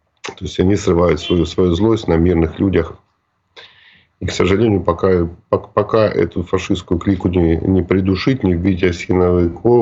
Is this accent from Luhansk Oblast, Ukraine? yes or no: yes; Luhansk, Luhansk Oblast, Ukraine; Мой родной город Луганск пережил 1.5 месяца блокады